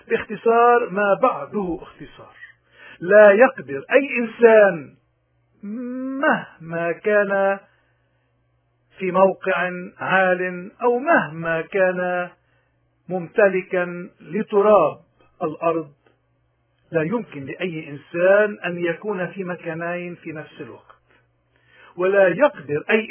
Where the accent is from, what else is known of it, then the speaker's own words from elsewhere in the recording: Lebanon; ونحن كلبنانيين أحرار لا تعودنا نكون خرس ولا بكم ولا عمي